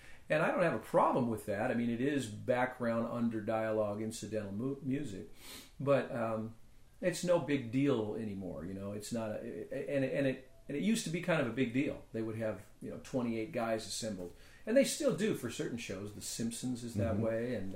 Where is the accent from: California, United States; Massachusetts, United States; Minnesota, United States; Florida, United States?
California, United States; Pasadena; I was raised in Pasadena.